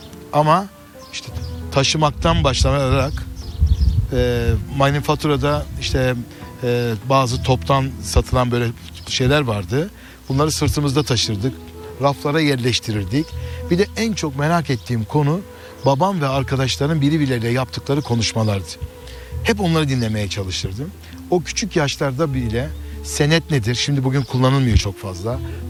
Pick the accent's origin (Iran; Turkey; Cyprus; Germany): Turkey; Diyarbakır, Diyarbakır Province; born there; Biz oraya göçmüşüz yeni eve ve annem beni doğurmuş ve ben yeni Diyarbakır'ın yeni şehrinde doğmuşum.